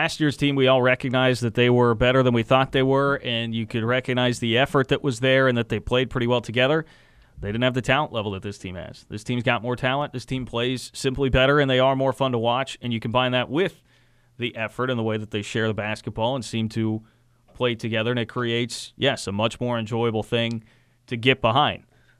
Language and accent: English; Kansas City, Missouri, United States; I grew up in Kansas City. I hated all the Kansas fans that were around me all the time.